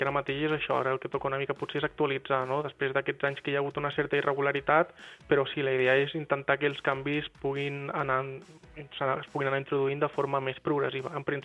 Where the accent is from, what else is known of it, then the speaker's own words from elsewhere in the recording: Creixell, Catalonia, Spain; Jo soc de Creixell.